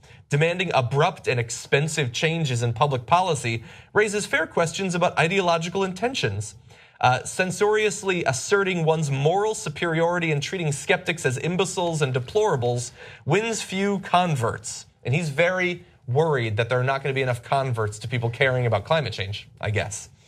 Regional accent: Connecticut, United States; $27 from Maria in Connecticut, my home state

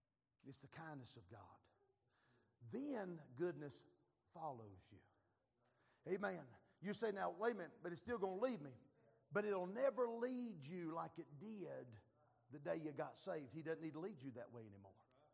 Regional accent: Kentucky, United States; I come all the way from Kentucky. I come all the way from Kentucky to see my grandbabies.

